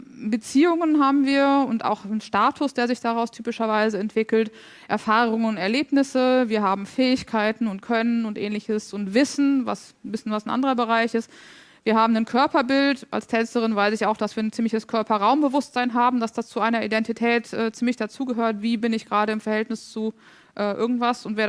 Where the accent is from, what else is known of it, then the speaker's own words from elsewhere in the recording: Cologne, North Rhine-Westphalia, Germany; born there; Ich bin geboren in Köln.